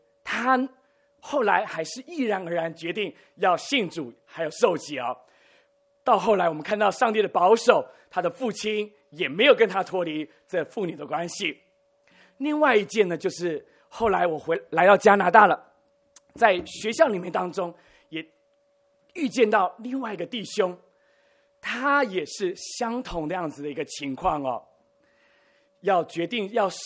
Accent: southern Taiwan, Taiwan; 我记得在我中学的时候，那个时候我是在台湾，那么台湾我是南部人哦，但是我的国语还可以啊，不是很带有这个闽南腔哦。

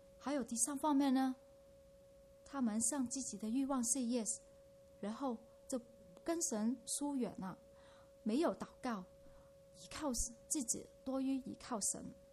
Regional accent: China; 我们中国人呢，客客气气

